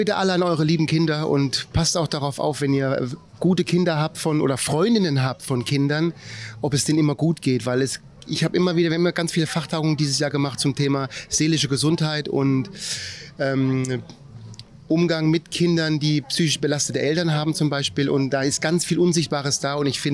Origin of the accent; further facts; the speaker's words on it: Erfurt, Thuringia, Germany; Ich komme aus Erfurt.